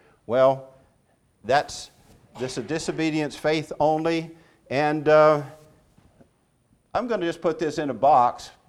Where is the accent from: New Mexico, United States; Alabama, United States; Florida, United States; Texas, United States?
Florida, United States; That was a bumper sticker when I grew up in Florida.